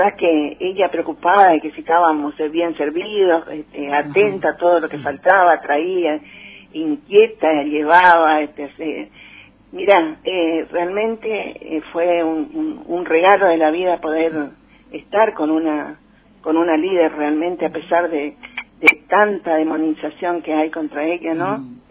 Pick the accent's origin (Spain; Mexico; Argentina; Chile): Argentina; Tenemos un retroceso terrible en todos los derechos que como argentinos y argentinas habíamos recuperado